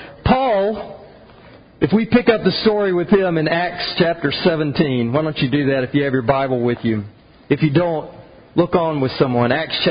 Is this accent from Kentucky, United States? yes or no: no; South Carolina, United States; I'm not a big city kid. I grew up in South Carolina, born in a small town, raised in a fairly medium-sized town